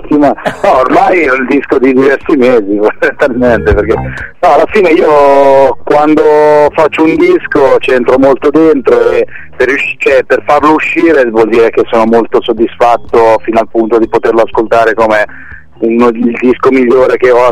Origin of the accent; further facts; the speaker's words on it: Senigallia, Marche, Italy; E poi comunque io sono di Senigallia